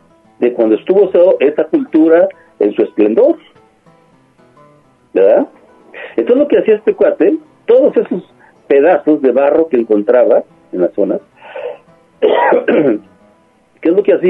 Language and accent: Spanish; Mexico; Nosotros ni somos prehispánicos, ni somos europeos, somos mexicanos. Somos un sincretismo cultural.